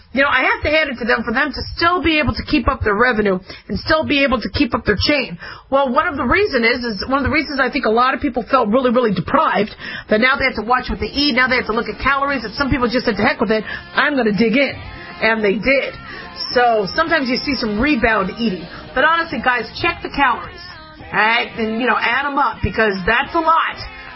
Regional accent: Arizona, United States; Growing up in Arizona, we were taught to always check our shoes, always shake out our shoes, because the spiders love damp.

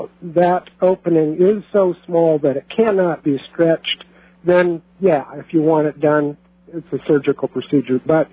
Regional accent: New York City, New York, United States; born there; I was born in New York City in 42.

